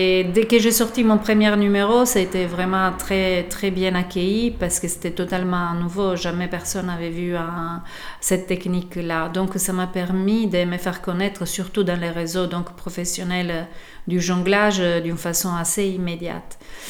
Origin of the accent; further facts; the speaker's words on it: Italy; French is a second language; Parce que je suis italienne, oui, mon accent, c'est pas pour rien.